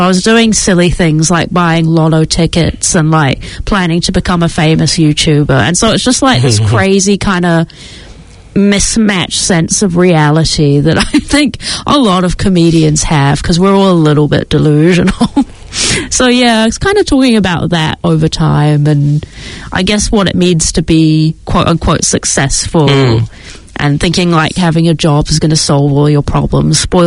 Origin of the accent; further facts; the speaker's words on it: Auckland, New Zealand; also born or lived in United Kingdom; I grew up in Auckland, originally from the UK, but pretty young when I moved. So, yeah. Auckland most of my life, for sure.